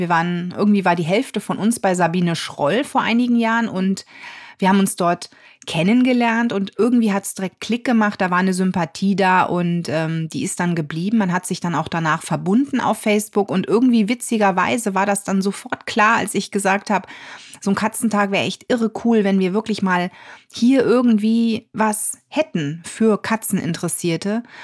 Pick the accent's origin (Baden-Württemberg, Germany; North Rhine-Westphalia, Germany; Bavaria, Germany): North Rhine-Westphalia, Germany; Ich komme aus der Nähe von Düsseldorf.